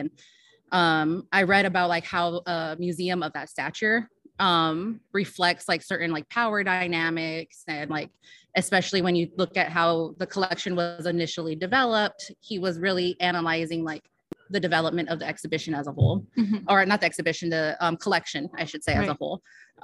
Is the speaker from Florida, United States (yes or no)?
no; Ontario, California, United States; now in Chicago, United States; And coming from where I grew up in Ontario, California, you know, changing from weather, from the way people, you know, even operate, it was a huge thing.